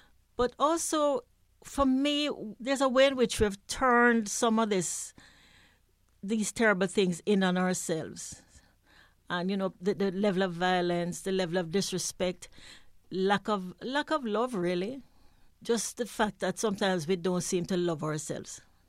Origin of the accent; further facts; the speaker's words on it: Jamaica; moved away as an adult; also born or lived in New York; I didn't leave Jamaica until I was in my early 20s. I went to New York to study art, but I did. I grew up in Jamaica, I would say, for the first 20 years of my life.